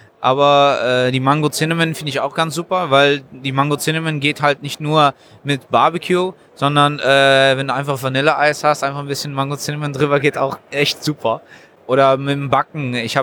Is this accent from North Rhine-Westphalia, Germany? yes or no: yes; Cologne, North Rhine-Westphalia, Germany; also born or lived in Netherlands; Also ich komme aus Köln, da bin ich geboren. Danach bin ich nach Holland umgezogen.